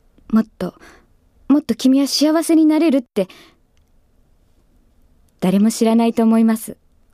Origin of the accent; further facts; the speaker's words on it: Saitama, Japan; 埼玉県出身です。